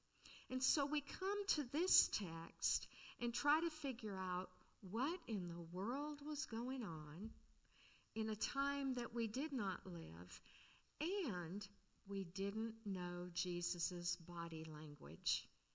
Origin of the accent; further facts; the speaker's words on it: California, United States; I was raised in California. And so when they talk about Santa Ana winds, I can feel it on my face.